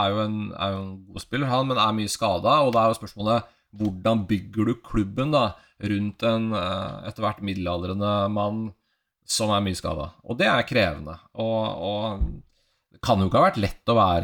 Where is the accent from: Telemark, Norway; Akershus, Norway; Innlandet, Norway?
Akershus, Norway; Lørenskog; Altså, jeg er jo fra Lørenskog, som jo er reality-bygda nummer én i Norge.